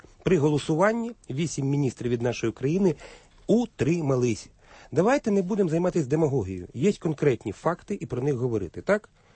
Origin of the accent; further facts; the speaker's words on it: Zhytomyr, Zhytomyr Oblast, Ukraine; От конкретно в моєму рідному Житомирі на сесії міськради